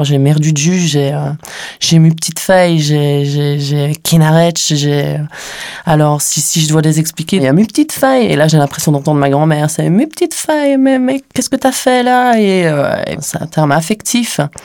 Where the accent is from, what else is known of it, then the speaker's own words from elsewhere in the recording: Wallonia, Belgium; je suis belge, je viens de du Brabant wallon. Alors si je commence à définir tout ça, c'est pour me situer plus dans la Belgique. Donc je viens de la partie sud, le Brabant wallon, et puis après de la province de Liège.